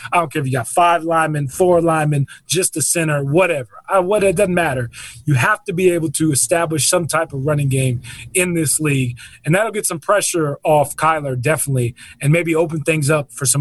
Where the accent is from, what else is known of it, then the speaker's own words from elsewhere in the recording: Houston, Texas, United States; Born and raised in Houston, man.